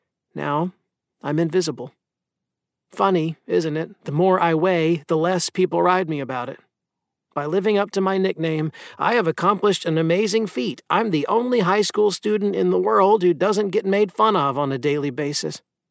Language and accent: English; Finch, Iowa, United States; which is located an hour from my hometown of Finch, Iowa. Population, a handful.